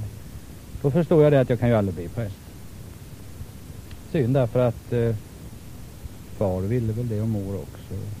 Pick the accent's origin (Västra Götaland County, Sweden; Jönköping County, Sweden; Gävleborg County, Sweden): Jönköping County, Sweden; Näshult; I 30 år så låg mitt barndomshem här i prästgården i Näsot. Så länge var min far verksam här. Och så länge växte jag upp här i Näsot.